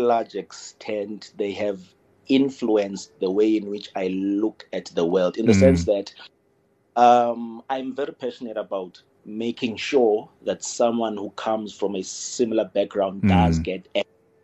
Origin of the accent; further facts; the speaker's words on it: Lusikisiki, Eastern Cape, South Africa; some of the challenges that I think quite a lot of us faced growing up in Lusikisiki